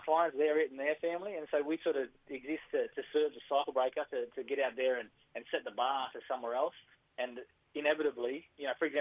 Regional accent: Sydney, New South Wales, Australia; So my people are the Wailan people. We come from Canamble, just central New South Wales. So I was adopted as a baby, and I was raised up in Western Sydney.

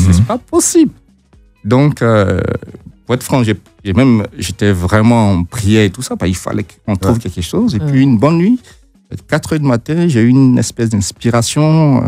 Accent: Côte d’Ivoire; Parce que forcément, je suis ivoirien.

